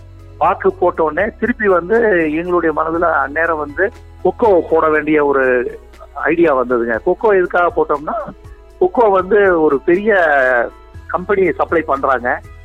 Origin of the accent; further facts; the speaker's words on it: Govindanagaram, Tamil Nadu, India; என்னுடைய சொந்த ஊர் வந்து கோவிந்த நகரம் என்று தேனி டிஸ்ட்ரிக்டில் உள்ளது.